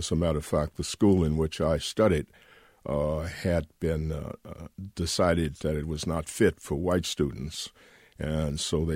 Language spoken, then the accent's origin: English; Louisiana, United States; born there; But I was born in Louisiana, and I don't know that makes me an outside in Alabama.